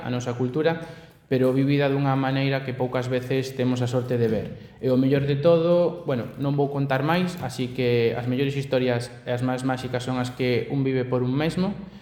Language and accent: Galician; Galicia, Spain; a nosa identidade como galegos.